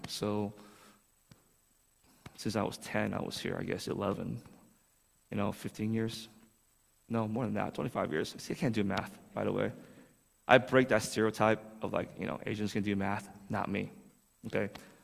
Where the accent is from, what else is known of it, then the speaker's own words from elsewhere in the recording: Pasadena, California, United States; I have been in Texas for 2 years. So this is my second year. I am from California. So right in that area where the fire is happening, actually, in Pasadena.